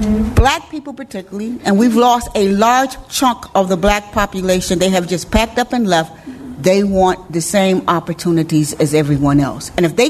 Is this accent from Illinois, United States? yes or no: yes; Illinois, United States; where do you come from? Where do you live? And when I say Illinois, they give me condolences.